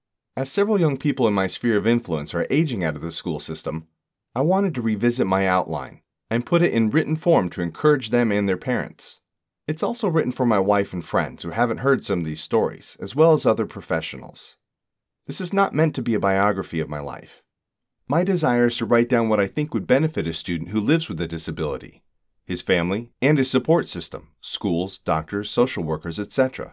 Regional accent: Black Forest, Colorado, United States; I'm 46 years old and a Colorado native. I grew up in Black Forest, going to District 20 schools.

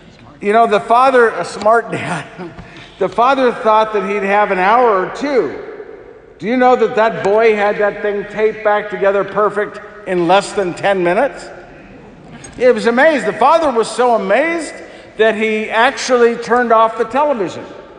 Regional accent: San Diego, California, United States; As Father said, I'm from San Diego.

